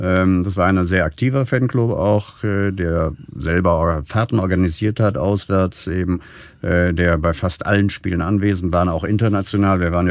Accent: Cologne, North Rhine-Westphalia, Germany; Ich bin ja, wie gesagt, im Beinenthal aufgewachsen und der nächste Verein damals war Fortuna Köln

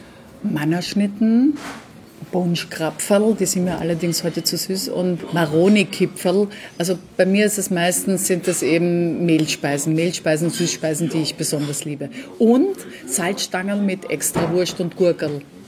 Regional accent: Austria; accent: Austrian; now in Germany

